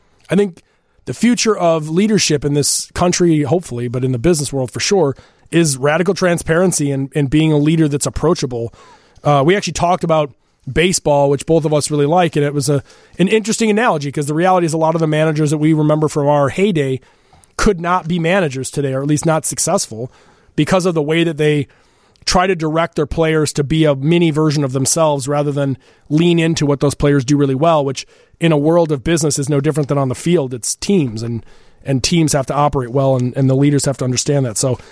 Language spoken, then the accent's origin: English; Glen Ellyn, Illinois, United States; Okay, so I'm Glen Ellen, so I'm a suburban child who claims Chicago as well.